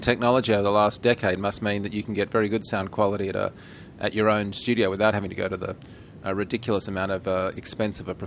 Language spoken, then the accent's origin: English; Australia; And of course, as an Australian, I find those vastly different.